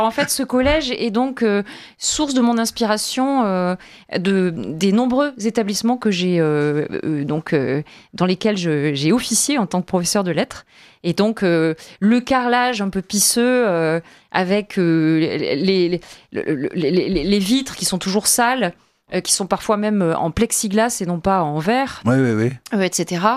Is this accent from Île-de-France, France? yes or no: no; Le Puy-en-Velay, Auvergne-Rhône-Alpes, France; moi, je n'ai pas vécu du tout au Maroc. Hein, je suis auvergnate et je suis originaire du Puy-en-Velay